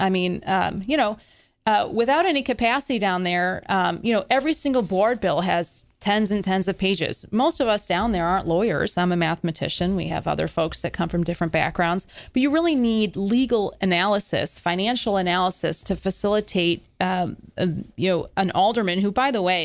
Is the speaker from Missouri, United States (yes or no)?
yes; Missouri, United States; I grew up in St. Louis County, actually, very familiar with that area.